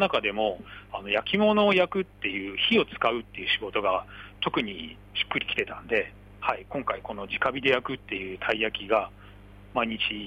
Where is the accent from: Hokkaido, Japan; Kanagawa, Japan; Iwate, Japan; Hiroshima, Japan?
Hokkaido, Japan; Otaru; 自分が北海道の小樽出身なんですけども